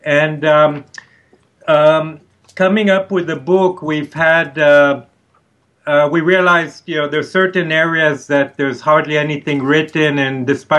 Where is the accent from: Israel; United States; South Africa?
Israel; the fact that I'm from Israel originally prevented